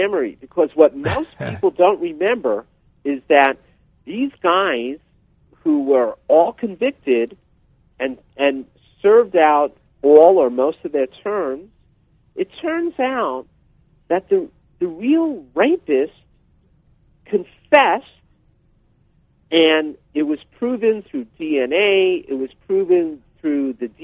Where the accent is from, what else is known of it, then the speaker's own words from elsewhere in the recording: New York, United States; moved away; also born or lived in Hawaii; And I grew up in New York, but I had long been gone by 1989. And I think I was living in Hawaii then